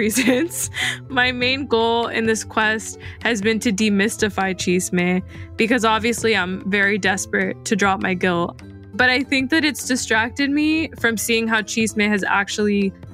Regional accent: Miami, Florida, United States; accent: Miami; And that's when I'm not trying to check my Miami accent because I think it makes me sound less educated or something.

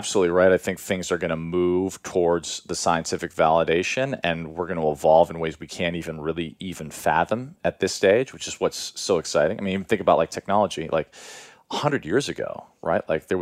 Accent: Chicago, Illinois, United States; Because I grew up in Chicago

